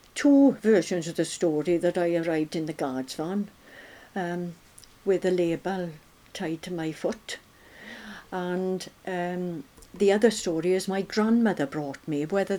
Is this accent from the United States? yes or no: no; Islington, London, United Kingdom; born there; Well, I was born in Islington Hospital. Not sure of the address, but it was Islington Hospital.